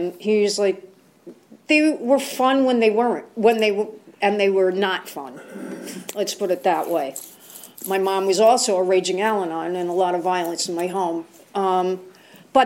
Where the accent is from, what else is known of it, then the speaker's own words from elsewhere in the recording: Brooklyn, New York, United States; I grew up in Brooklyn, New York, and two crazy parents, both alcoholics.